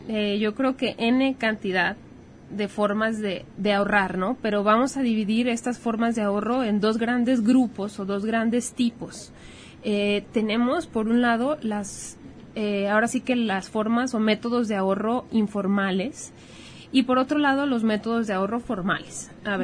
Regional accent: Ejutla, Mexico; son las tandas o cundinas, como las llaman en mi pueblo, en Ejutla.

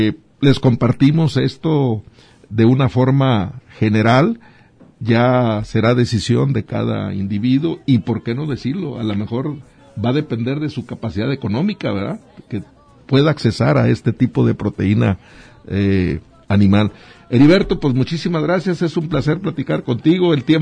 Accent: Jalisco, Mexico; yo soy originario, y aunque no estoy muy involucrado directamente en el sistema de producción, pero soy de Jalisco.

